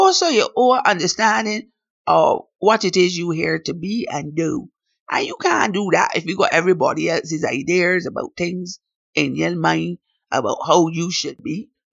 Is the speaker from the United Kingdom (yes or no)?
no; Barbados; accent: Bajan; I don't care if you don't like my Bajan accent. I don't care if you don't think I talk proper enough, even as a Bajan to Bajan person. This is how I talk.